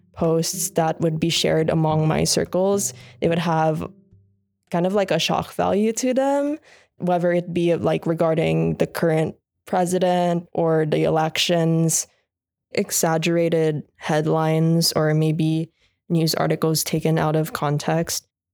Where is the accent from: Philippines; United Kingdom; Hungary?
Philippines; now in United States; I'm Filipino-American. I grew up in the Philippines